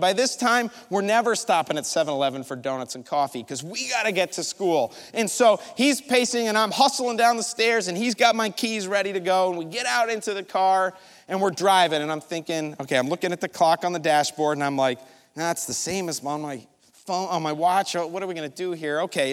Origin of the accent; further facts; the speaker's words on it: New York, United States; And I'm a New Yorker, and so yellow means floor it, right?